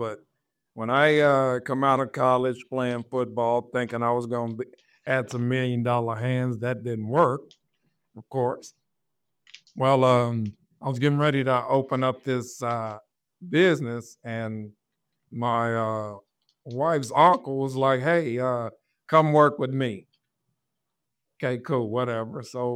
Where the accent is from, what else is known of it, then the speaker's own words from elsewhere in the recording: Midland, Texas, United States; I'm from West Texas, Midland, Odessa. Friday Night Lights, baby.